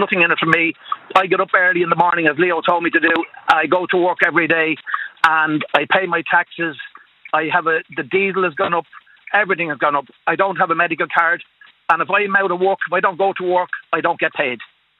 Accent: Dublin, Leinster, Ireland; I'm originally from Dublin

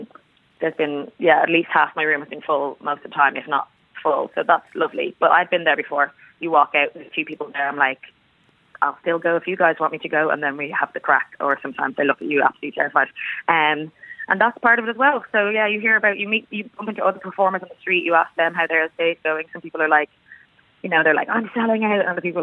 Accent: Howth, Leinster, Ireland; Like, growing up in Howth, you know, it's so difficult.

